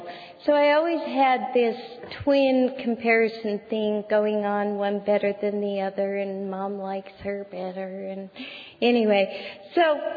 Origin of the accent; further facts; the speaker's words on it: Utah, United States; Remember, I'm from Utah.